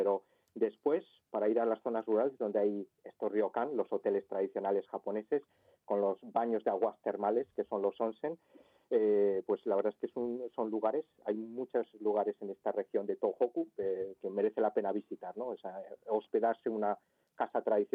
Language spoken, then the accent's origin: Spanish; Madrid, Community of Madrid, Spain; born or raised there